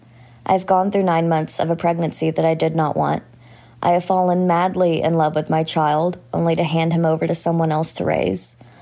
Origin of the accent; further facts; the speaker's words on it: Texas, United States; I'm from Texas.